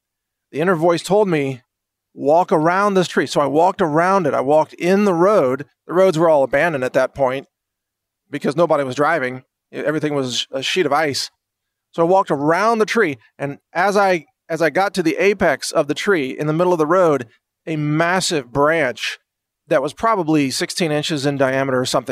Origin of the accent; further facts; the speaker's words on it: Midwest, United States; I grew up in the Midwest, and I was walking home.